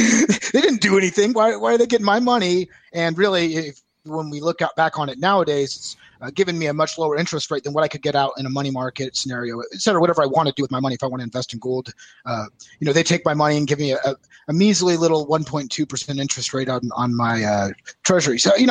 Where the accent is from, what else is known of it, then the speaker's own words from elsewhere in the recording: San Antonio, Texas, United States; also born or lived in California / Kansas City / North Carolina; I was born and raised originally in San Antonio, Texas, and moved all over the world. You know, I've been in California, Kansas City for a majority of my life, North Carolina.